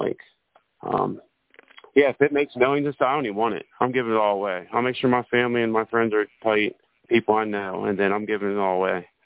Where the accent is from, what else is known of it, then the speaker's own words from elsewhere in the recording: Cumberland, Maryland, United States; Like, I'm from Cumberland, Maryland, you know what I mean?